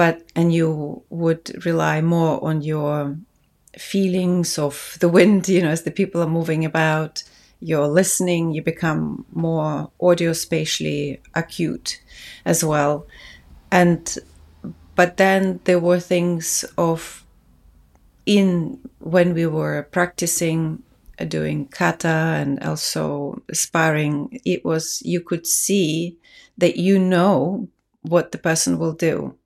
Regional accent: Riga, Latvia; Yes. My hometown is Riga, Latvia.

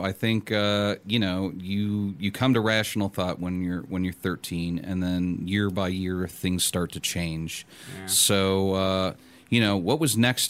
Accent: Shaker Heights, Ohio, United States; I grew up in Shaker Heights

